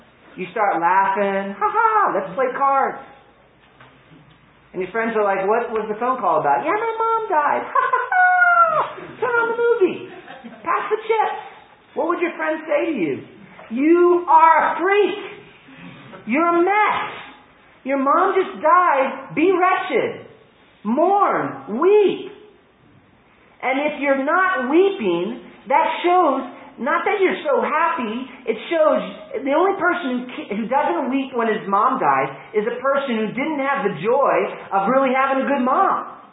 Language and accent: English; United States; One of the strange things about my culture, being an American, is that even when we're sad, we're supposed to pretend we're happy.